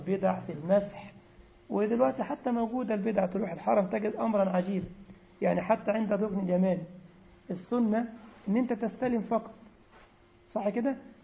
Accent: Egypt; كان واحد يقول دعابة كده عندنا في مصر زمان كده

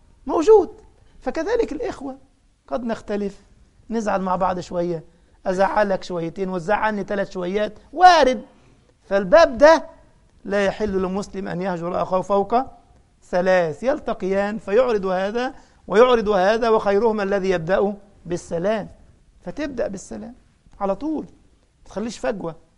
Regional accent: Egypt; ده احنا عندنا في مصر يقول لك ده المصارين في البطن بتتخانق، صح؟

